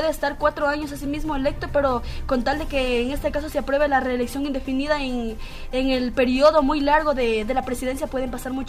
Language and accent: Spanish; Ecuador; en nuestra mente como ecuatorianos no está o no pensamos a tiempo